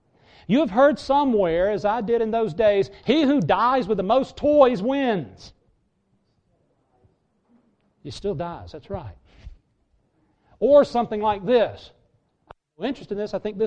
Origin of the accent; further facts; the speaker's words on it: Georgia, United States; growing up in Franklin County, Georgia, and later tooling around Athens as a student at the University of Georgia